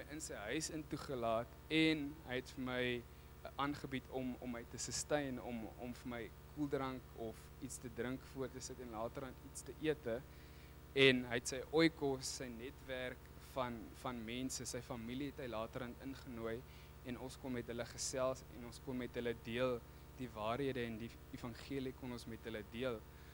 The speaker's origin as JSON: {"language": "Afrikaans", "town": "Ceres", "region": "Western Cape", "country": "South Africa", "said": "ek is eintlik van Ceres, ons kom vir opleiding hierdie kant."}